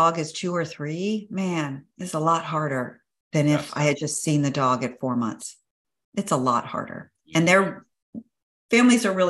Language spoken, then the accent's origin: English; Daytona Beach, Florida, United States; I grew up on the beach. I grew up in Daytona Beach